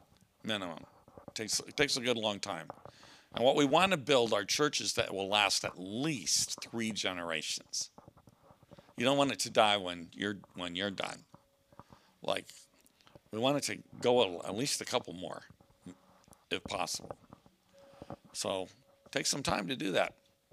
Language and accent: English; Chicago, Illinois, United States; as you just heard, I'm from Chicago.